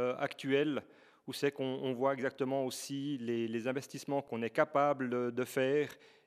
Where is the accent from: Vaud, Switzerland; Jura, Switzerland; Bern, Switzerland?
Jura, Switzerland; chez nous en Ajoie.